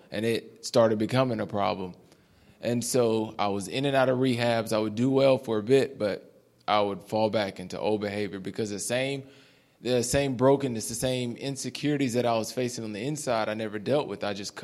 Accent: Alabama, United States; I'm 26. I'm from Alabama. He's talking about being far from home. Me too.

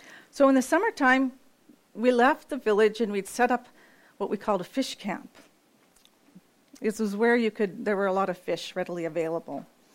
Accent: Upper Kalskag, Alaska, United States; also born or lived in Minnesota; But my story began in Southwest Alaska. Here. Who knew? I was born in Minnesota, 6 months old. My parents left for the mission field. They answered the call of God and became missionaries in a little Eskimo Indian village.

